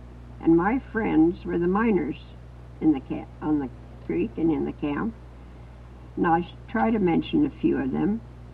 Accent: Dawson, Yukon, Canada; born there; also born or lived in Fairbanks, United States; I, as Jim said, I was born in Dawson. My mother went to Circle to take the boat, and it happened to be going upriver, so I was born in Dawson at St. Mary's Hospital.

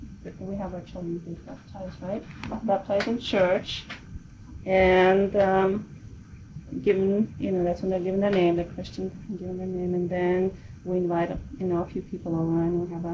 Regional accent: Oregon, United States; also born or lived in Brazil; I was born in Brazil, but I only spent 3 years there, so I don't remember anything in Brazil. Then we moved to Oregon, and I spent 7 more years in Oregon.

